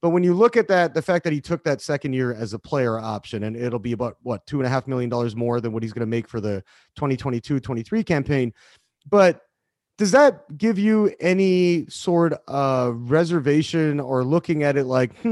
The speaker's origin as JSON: {"language": "English", "country": "Canada", "lives_now": "United States", "said": "I'm Canadian. I've been living in the country for quite a while now"}